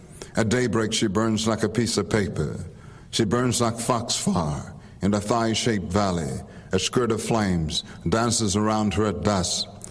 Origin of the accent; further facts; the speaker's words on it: Bogalusa, Louisiana, United States; My hometown, Bogalusa, referred to as Magic City.